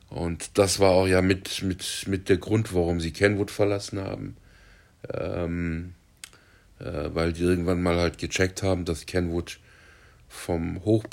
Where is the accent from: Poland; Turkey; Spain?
Turkey; Also ich als Türke kann nicht überall Döner essen